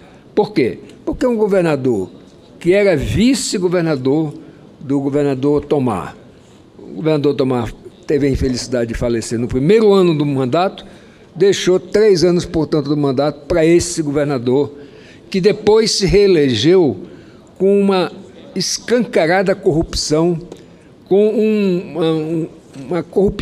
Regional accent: Roraima, Brazil; eu exerci a medicina lá no meu estado natal, Roraima

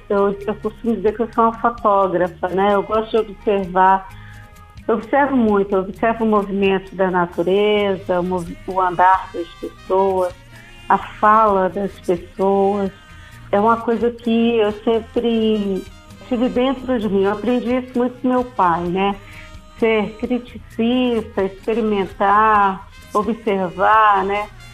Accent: Pernambuco, Brazil; porque eu sou de Pernambuco, né?

